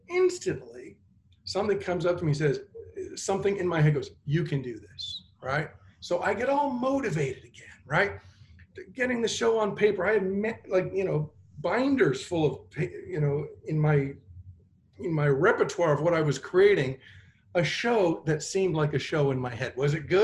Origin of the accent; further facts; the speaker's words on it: Canada; now in Florida, United States; I bought a cookie store up in Canada when I lived there. This is why my connection to Mike and Chris, I'm from Canada originally, even though I'm in Florida now, where it's hot.